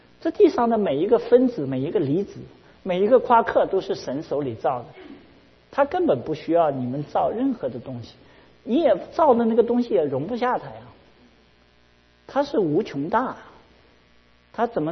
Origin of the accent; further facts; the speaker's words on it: China; 我们中国人不是就是老是就是说那个就是这个列强来强就是强暴我们中国